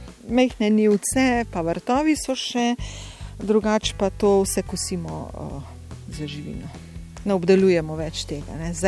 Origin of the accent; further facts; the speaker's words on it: Upper Carniola, Slovenia; Tako, to je pa pač izhajam z Gorenjske in imam ta vesele, no.